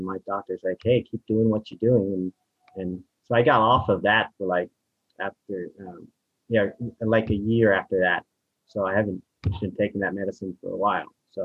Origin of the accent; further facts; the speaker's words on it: California, United States; I grew up in Marin